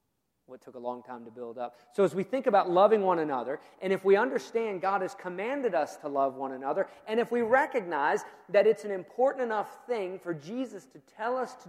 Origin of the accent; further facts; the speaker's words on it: United States; because I'm an American and I'm a citizen and I'm registered to vote